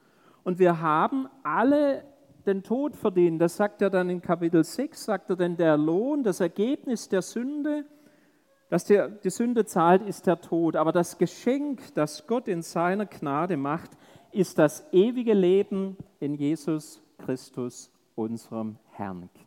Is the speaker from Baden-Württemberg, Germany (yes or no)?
yes; Stuttgart, Baden-Württemberg, Germany; Also ich bin ja Schwabe, ne? Und bin in Stuttgart groß geworden